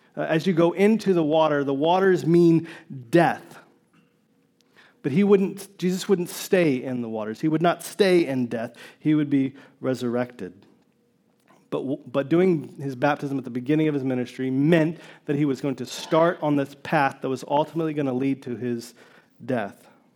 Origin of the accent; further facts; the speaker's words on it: Tennessee, United States; also born or lived in Georgia, United States; So I grew up in Tennessee and Georgia and South and the East.